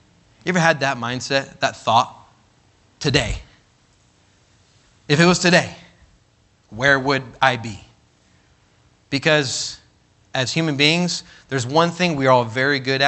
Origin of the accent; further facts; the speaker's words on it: California, United States; All right, I know I'm from California, but let's come on now.